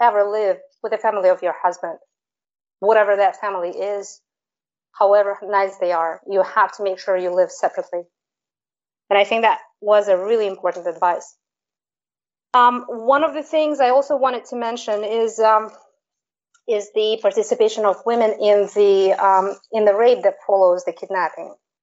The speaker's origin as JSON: {"language": "English", "country": "Kyrgyzstan", "said": "she actually was very surprised to find out that I was from Kyrgyzstan."}